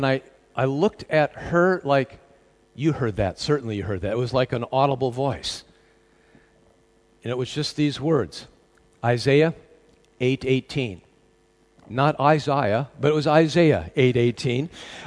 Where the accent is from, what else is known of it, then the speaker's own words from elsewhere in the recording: United States; accent: American; now in United Kingdom; because you can tell by my accent, I want to throw America in there as well